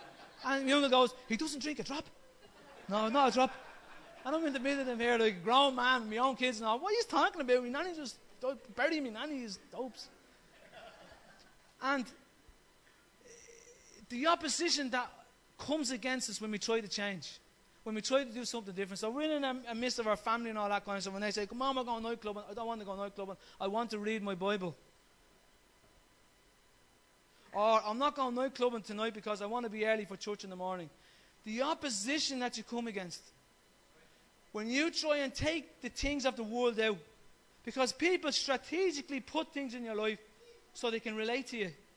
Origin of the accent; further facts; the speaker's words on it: Ireland; drinking is just part of who you are as an Irish man. It's almost in our DNA.